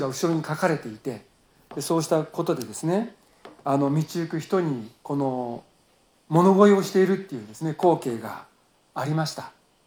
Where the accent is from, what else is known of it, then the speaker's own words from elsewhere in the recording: Tokyo, Japan; 私は東京で生まれて東京で育ったんですけども